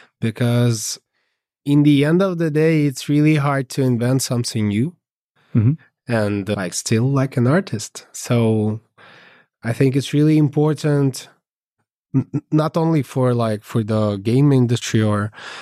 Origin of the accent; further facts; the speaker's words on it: Kharkiv, Kharkiv Oblast, Ukraine; Originally, I'm from Ukraine, from Kharkiv.